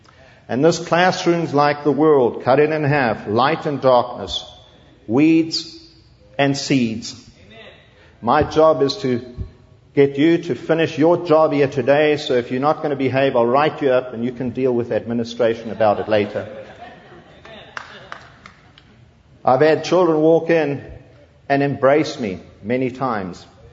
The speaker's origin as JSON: {"language": "English", "region": "KwaZulu-Natal", "country": "South Africa", "tie": "born there", "said": "I was born in a small country town in the hub of a farming community nestled in a beautiful part of the northern Midlands of KwaZulu-Natal, South Africa."}